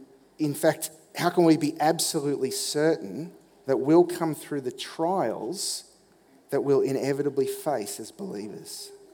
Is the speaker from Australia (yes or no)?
yes; Sydney, New South Wales, Australia; And when I was a kid growing up in Sydney, one of my favourite birthday party or youth group outing fun parks